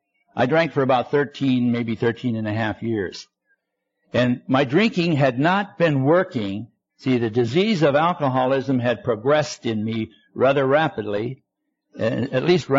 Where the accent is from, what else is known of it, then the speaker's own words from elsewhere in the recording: Detroit, Michigan, United States; because I come from Detroit, see, originally.